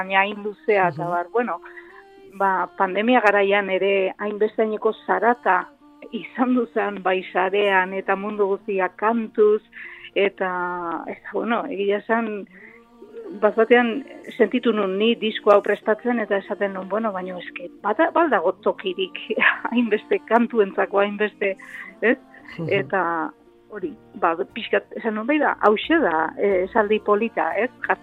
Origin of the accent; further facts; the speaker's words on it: Hernani, Basque Country, Spain; born there; now in Orio, Spain; Berez Orion bizi naiz, baina bai. Bertan nire sorterria edo Hernani